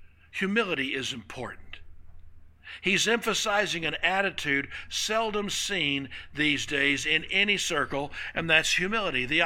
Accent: Jenks, Oklahoma, United States; Susan grew up in my hometown of Jinx.

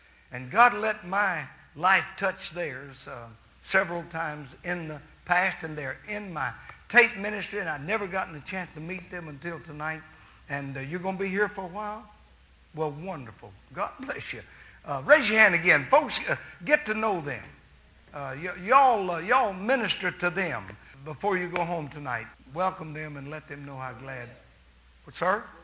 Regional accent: Camden, Arkansas, United States; My friend Bernard Judd is here from my hometown of Camden, Arkansas.

